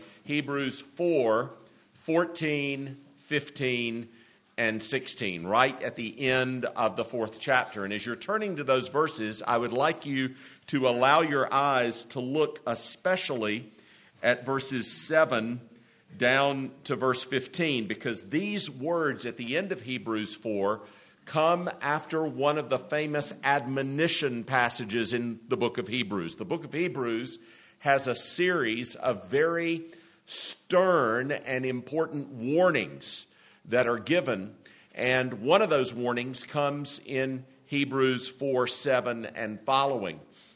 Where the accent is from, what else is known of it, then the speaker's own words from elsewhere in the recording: South Carolina, United States; I grew up in Greenville County, South Carolina, where there were 14 Presbyterian churches, 11 of them liberal, 385 Baptist churches, and all my Baptist friends thought that I was a liberal.